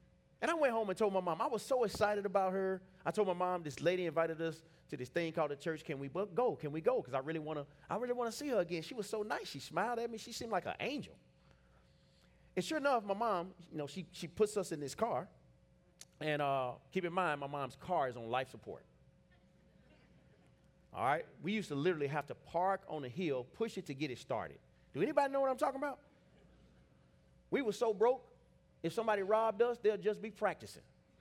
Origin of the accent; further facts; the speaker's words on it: Little Rock, Arkansas, United States; I grew up in Little Rock, Arkansas. I grew up in a really broken family.